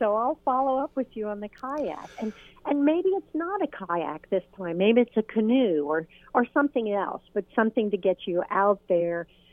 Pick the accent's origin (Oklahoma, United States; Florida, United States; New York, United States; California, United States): New York, United States; go to the field near my house growing up in New York, and I explored the field and the forest and down to the Long Island Sound